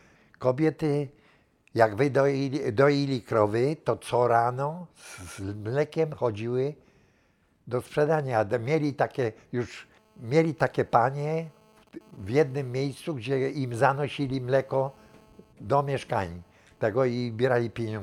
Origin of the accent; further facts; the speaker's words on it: Kraków, Lesser Poland, Poland; urodzony 2.7.1927. Rodem pochodzę z Bronowic Małych. Ojciec mój też pochodzi z Bronowic Małych. Zresztą cała rodzina pochodzi z Bronowic Małych. Także jesteśmy rodziną, jak to się mówi, bronowicką.